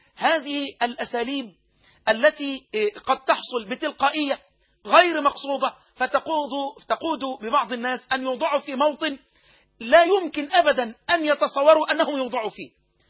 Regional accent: Egypt; هي نقابة الأطباء عندنا في مصر

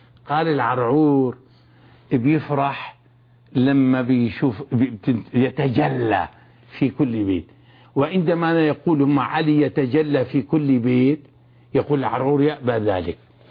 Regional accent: Hama, Hama Governorate, Syria; أنا حموي ابن حموي وأعتز بديني، ولدت فيها وتربيت على الدروس اللي أول ما حضرت في حياتي دروس علماء ما وعلى رأسهم الشيخ محمد الحامد رحمه الله

